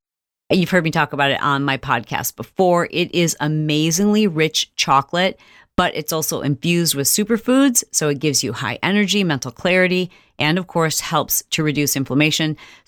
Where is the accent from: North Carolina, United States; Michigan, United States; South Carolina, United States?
Michigan, United States; I'm a Midwestern girl. I grew up in Michigan, just struggled in a household where I didn't know we were broke, but we were broke.